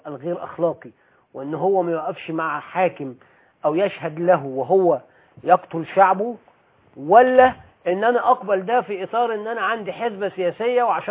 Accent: Egypt; إحنا سنة، إذا كنتوا عايزين تدعموا المشروع الفارسي إحنا عرب، إذا كنتوا عايزين تدعموا المشروع الإيراني إحنا مصريين

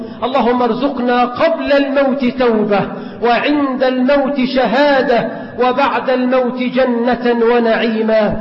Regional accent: Egypt; اللهم اجعل بلدنا مصر آمنة مطمئنة

